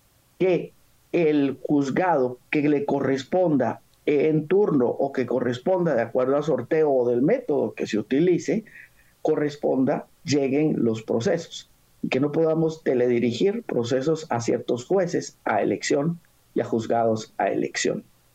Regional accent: Guatemala; como guatemaltecos debemos exigir.

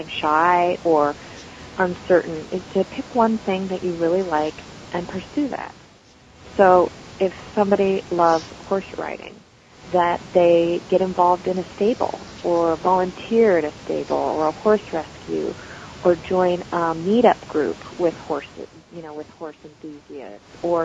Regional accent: United States; born there; he was born in India and I was born in the States

